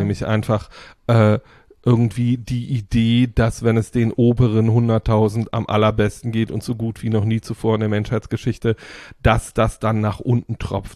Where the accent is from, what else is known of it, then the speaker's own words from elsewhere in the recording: East Germany, Germany; Ich bin ja im Osten groß geworden